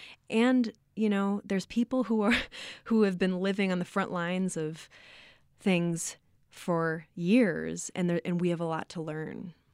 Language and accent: English; Nebraska, United States; When I was a young queer woman growing up in Nebraska, there were not a lot of visible people who sexuality was out there.